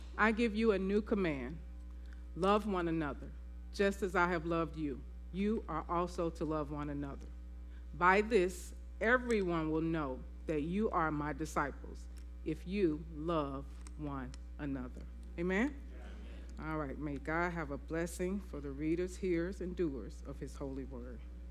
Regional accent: Memphis, Tennessee, United States; And I am from Memphis, Tennessee, and I'm telling you that because I'm a little bit country.

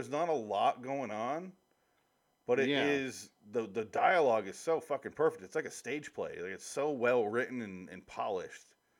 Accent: Midwest, United States; I don't like black olives that much. I grew up in the Midwest. Everything is pickled there because of how you survive a winter.

